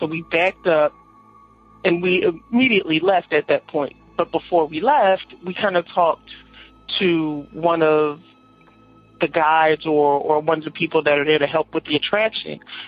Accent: Philadelphia, Pennsylvania, United States; I'm from Philadelphia, Pennsylvania.

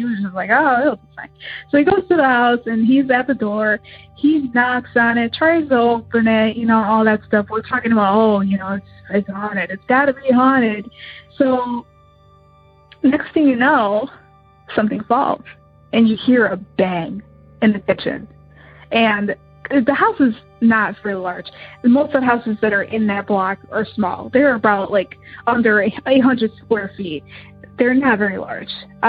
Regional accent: Illinois, United States; I am from Illinois.

